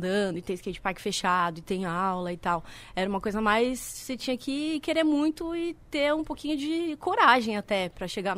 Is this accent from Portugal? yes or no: no; Santos, São Paulo, Brazil; also born or lived in ABC; eu morava na ABC, né, eu sou de Santos, mas eu morava na ABC.